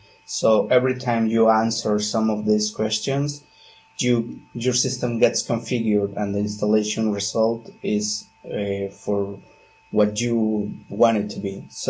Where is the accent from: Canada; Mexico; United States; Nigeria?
Mexico; Poza Rica, Veracruz; I'm from Poza Rica, Veracruz, Mexico.